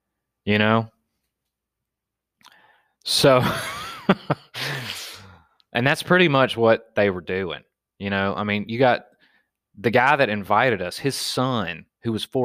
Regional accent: Wetumpka, Alabama, United States; me growing up in Wetumpka, Alabama, and, you know, like, no, I'm a fucking Crip, bruh. I'm from the streets. It's like, dude, you're from a fucking dirt road, Jack.

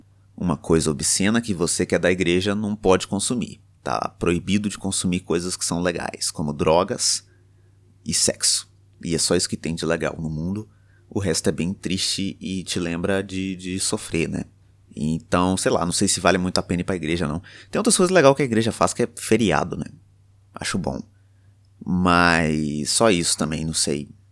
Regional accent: Belo Horizonte, Minas Gerais, Brazil; born there; accent: mineiro; Porque eu nasci em Belo Horizonte, mas sou nativo, né, vivo em Sabará, que é uma cidade histórica.

